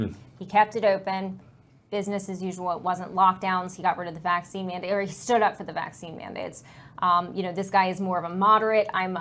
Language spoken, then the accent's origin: English; Delaware, United States; I'm just a refugee in this state. No, she's a Floridian. I know. I'm a refugee from Delaware.